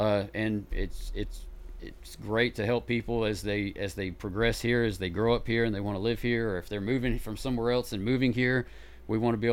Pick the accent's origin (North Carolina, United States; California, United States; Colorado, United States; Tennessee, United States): Tennessee, United States; Murfreesboro; I'm one of the people that when I'm out of town, when somebody asks where I'm from Murfreesboro. I'm not from Nashville.